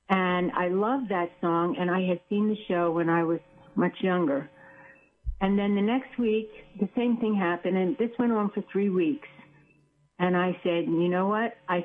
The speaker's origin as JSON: {"language": "English", "town": "Philadelphia", "region": "Pennsylvania", "country": "United States", "also_born_or_lived": "New Jersey", "said": "I originally from Philadelphia, but I moved here from New Jersey. I lived a few miles from the Jersey Shore."}